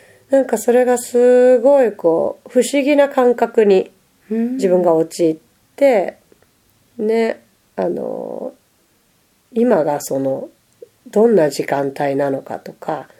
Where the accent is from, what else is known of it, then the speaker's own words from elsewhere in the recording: Kansai, Japan; で、私の実家が、まあ、関西なんですけど